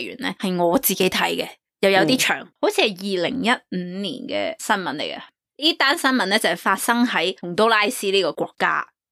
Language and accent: Cantonese; China; 佢哋当地人嗰啲坟墓同我哋中国人系唔同嘅